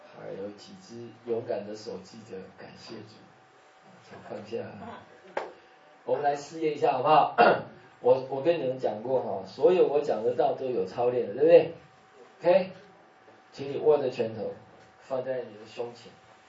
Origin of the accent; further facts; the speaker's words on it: Shandong, China; 我们山东人说我们很粗犷，我们也很温柔